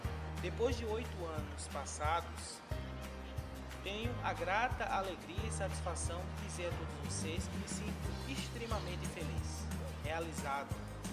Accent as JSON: {"language": "Portuguese", "town": "São Lourenço da Mata", "region": "Pernambuco", "country": "Brazil", "said": "salesiano de Dom Bosco, tenho 23 anos, sou de Matriz da Luz, São Lourenço da Mata, Pernambuco."}